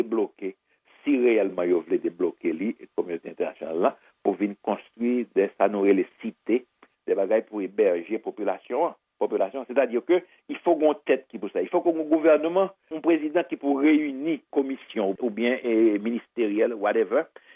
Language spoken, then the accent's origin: French; Haiti; en tant qu'haïtien